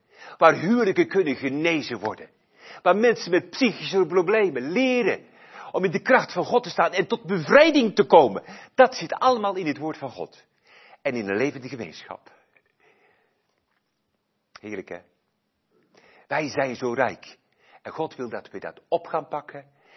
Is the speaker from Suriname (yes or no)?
no; Flanders, Belgium; Bij ons in Vlaanderen zeggen ze, ik ben een Vlaming en daar ben ik fier op.